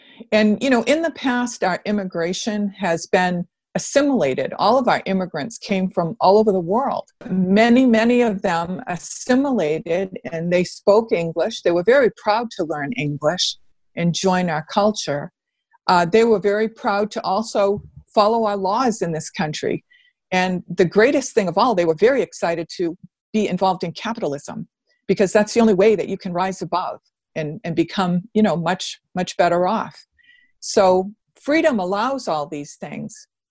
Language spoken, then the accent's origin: English; United States; Being an American myself, I never quite looked at that in that way.